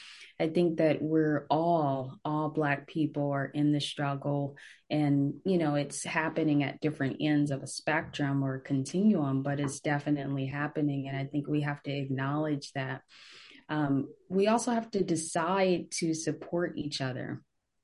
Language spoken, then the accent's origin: English; Long Beach, California, United States; I was born in Long Beach, lived in Bellflower and Norwalk. And I pretty much say I'm from Long Beach.